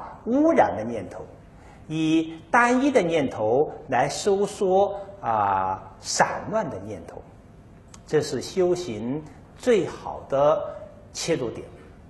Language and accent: Chinese; China; 所以这句名号的持念，确实自古以来啊，都是我们中国人的一个命根子。